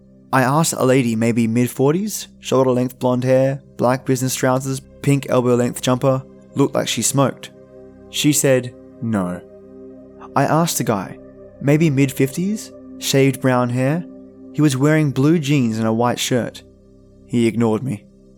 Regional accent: Wolverhampton, West Midlands, United Kingdom; I grew up in Wolverhampton, in the West Midlands, UK. I was 12 years old

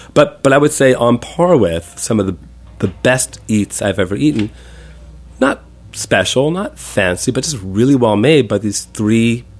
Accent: United States; Really, as an American who grew up in an Italian-American kind of neighborhood, and also, I have family in Brooklyn, and, you get the story.

